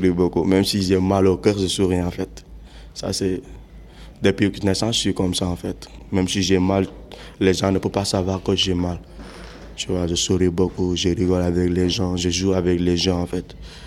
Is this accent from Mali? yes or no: yes; Mali; Du Mali. Je viens du Mali.